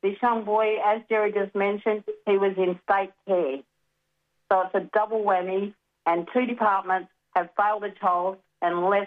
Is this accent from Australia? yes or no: yes; Mount Barker, Western Australia, Australia; I'm from Menang country, which is down in Mount Barker. Mount Barker is about 3.5 hours away from Perth.